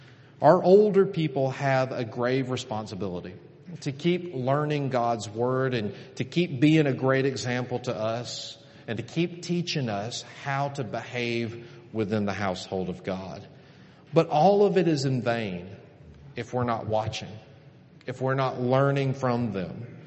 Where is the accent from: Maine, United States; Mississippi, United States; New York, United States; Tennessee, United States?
Mississippi, United States; Columbus; I grew up in Columbus, Mississippi, and there was a woman there who was in her 80s.